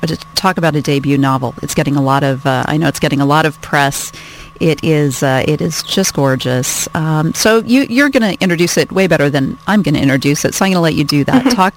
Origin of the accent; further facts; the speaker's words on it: Walla Walla, Washington, United States; So I grew up in Walla Walla, Washington.